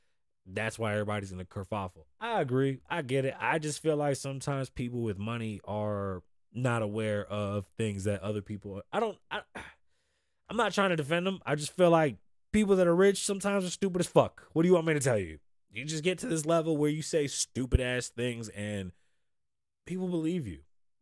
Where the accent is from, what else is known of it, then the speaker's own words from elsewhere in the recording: New York City, New York, United States; I'm from the South Bronx.